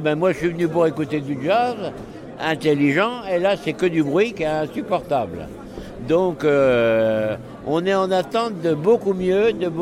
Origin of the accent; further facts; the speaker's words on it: Dangy, Normandy, France; Moi, je suis de Dangy